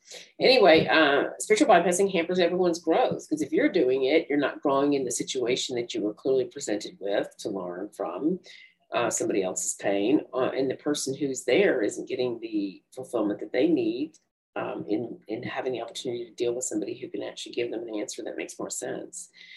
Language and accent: English; Tennessee, United States; also born or lived in Germany; I'm originally from the South, as you probably noticed. I'm from Tennessee originally. Actually, I was born in Germany and raised in Tennessee, but I've lived all over now.